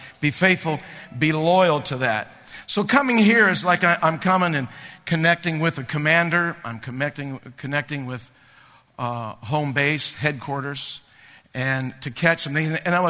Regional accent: Hood River, Oregon, United States; When I graduated, I went back to my hometown, Hood River, Oregon

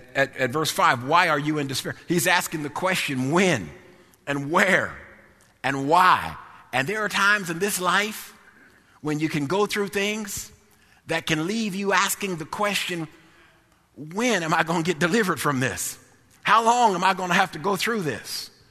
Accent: East Coast, United States; I'm from the East Coast, and over there, you know, we always spent Sundays at the Atlantic Ocean.

